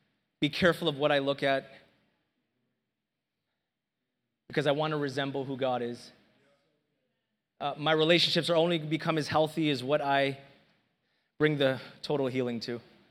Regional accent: Toronto, Ontario, Canada; I'm from Toronto

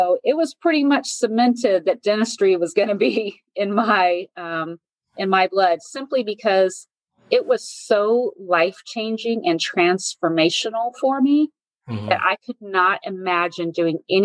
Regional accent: Brownsville, Texas, United States; now in San Antonio, United States; But I grew up in Brownsville and left for college and came up here to San Antonio and attended the University of Texas at San Antonio.

